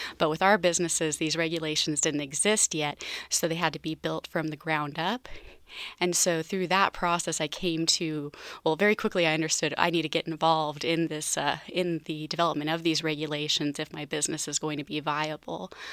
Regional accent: Spokane, Washington, United States; I grew up in Spokane on the South Hill

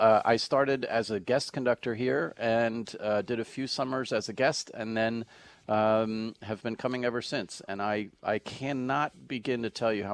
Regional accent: New York, United States; Well, I'm a New Yorker born and bred. I was born at New York Hospital.

